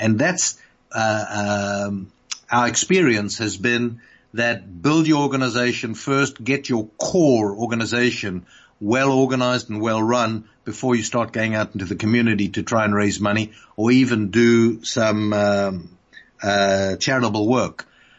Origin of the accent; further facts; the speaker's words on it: Randfontein, Gauteng, South Africa; When I look back, and I've told people this before, when I grew up in Randfontein